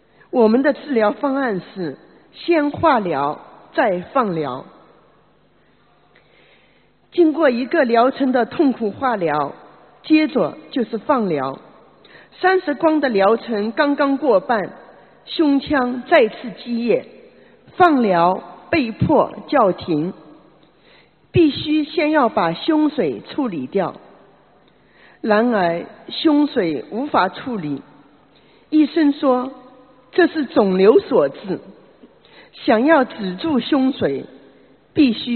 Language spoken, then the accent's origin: Chinese; Shanghai, China; 我是来自上海的